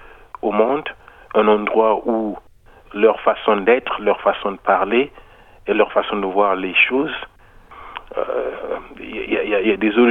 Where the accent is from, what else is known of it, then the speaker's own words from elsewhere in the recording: Brazzaville, Republic of the Congo; Moi, je suis né à Brazzaville, j'ai grandi à Brazzaville.